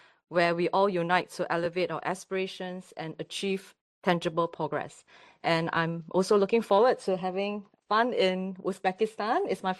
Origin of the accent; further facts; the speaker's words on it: Singapore; from Singapore, and I've worked in CITES Management Authority for more than 10 years.